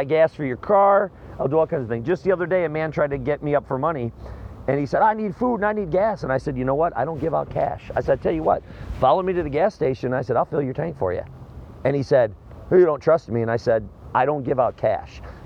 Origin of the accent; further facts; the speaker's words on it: New Lisbon, Wisconsin, United States; About an hour north of Madison. New Lisbon, Mauston.